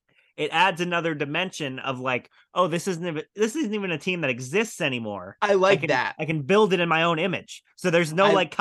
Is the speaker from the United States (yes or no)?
yes; Connecticut, United States; Like growing up in Connecticut, it's so foreign to even think that like if a team wins a championship, you and all of your friends are going to be happy.